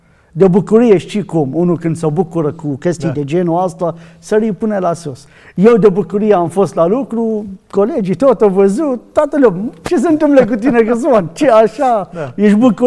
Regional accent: Iraq; Romanian is a second language; now in Romania; eu sunt din Irak

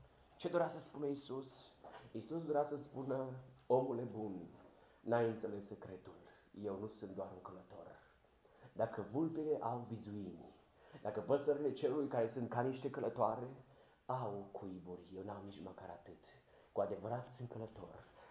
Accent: Romania; noi suntem români, creștini de 2000 de ani

